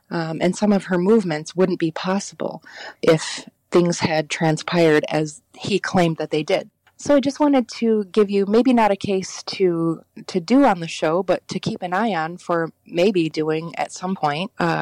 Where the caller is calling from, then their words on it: Connecticut, United States; I'm calling from Connecticut.